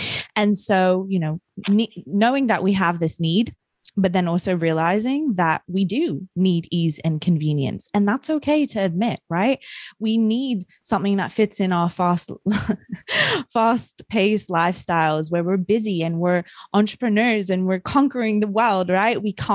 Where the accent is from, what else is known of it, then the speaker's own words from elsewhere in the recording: New Zealand; I grew up in New Zealand, and in New Zealand, we are very, very connected with nature and the land, and have a deep, you know, respect for it, I suppose.